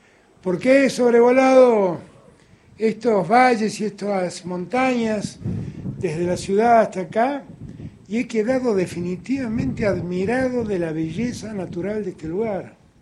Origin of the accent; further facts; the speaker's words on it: Buenos Aires, Argentina; Yo he nacido en Buenos Aires, soy un porteño al que ama mucho a su ciudad, a la ciudad capital, pero también soy hijo de un riojano